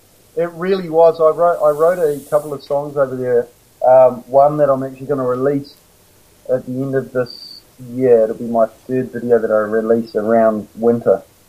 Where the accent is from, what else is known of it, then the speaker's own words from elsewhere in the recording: New Zealand; I'm like, oh, I'm from New Zealand. And then it became, hey, yeah, man, where are you from? I'm from New Zealand.